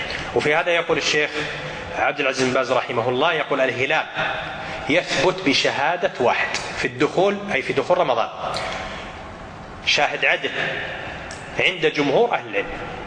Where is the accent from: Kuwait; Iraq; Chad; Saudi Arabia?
Kuwait; أن في بلدنا الكويت هنا العبرة عندنا